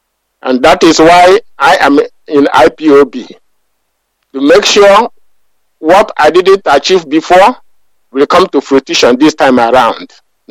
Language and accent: English; Okoripa, Imo, Nigeria; now in United States; I am from Okoripa, Umuesh, in the Idato local government area of Imo State, Biafra land. And here I am the national coordinator for Pacific Zone here in the United States.